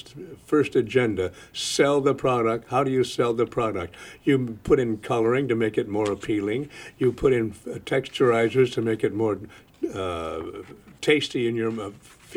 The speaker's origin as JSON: {"language": "English", "region": "Iowa", "country": "United States", "said": "And since I'm from Iowa, okay. Iowa is the Midwest."}